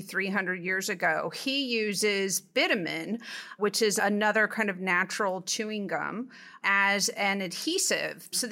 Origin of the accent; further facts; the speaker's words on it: California, United States; So I grew up in California